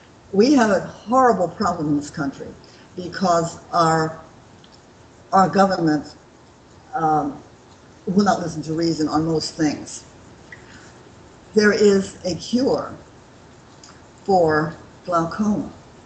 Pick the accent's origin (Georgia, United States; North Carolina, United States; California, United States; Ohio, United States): California, United States; Los Angeles; moved away as an adult; also born or lived in St. Louis, Missouri; now in Australia; I was born in Missouri, in St. Louis, but I lived most of my American life in Los Angeles. So I guess I'm a Yank / Aussie.